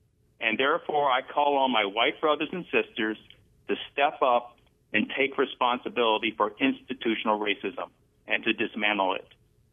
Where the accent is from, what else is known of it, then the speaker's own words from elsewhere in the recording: York, Pennsylvania, United States; I grew up in York, Pennsylvania, and came of age during the Civil Rights Movement in the 60s.